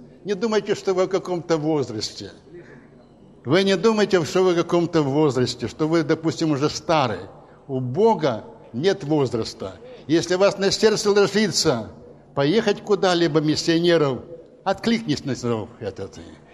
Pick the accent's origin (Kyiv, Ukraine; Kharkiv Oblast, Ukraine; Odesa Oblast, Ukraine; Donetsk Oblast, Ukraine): Kyiv, Ukraine; now in Vatutine, Ukraine; мы сами киевляне, коренные киевляне. У нас есть трехкомнатная квартира на Березняках.